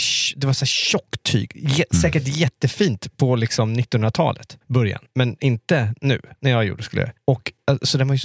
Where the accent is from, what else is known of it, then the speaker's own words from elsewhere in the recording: Greenwich, Connecticut, United States; Jag bodde ute i Greenwich där jag växte upp. 45 minuter utanför, med tåg.